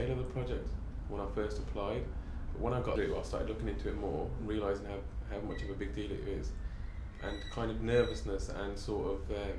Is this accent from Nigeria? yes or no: no; Telford, West Midlands, United Kingdom; 23, and I'm from Telford.